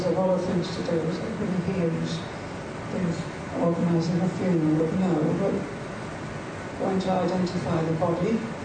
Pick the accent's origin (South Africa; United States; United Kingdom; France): United Kingdom; Blackpool, North West England; now in Penrith, United Kingdom; I was born in Blackpool and lived in Blackpool until 2004, when we came to live here, or just outside of Penrith. So that's where my background is. I had a sort of very Christian upbringing.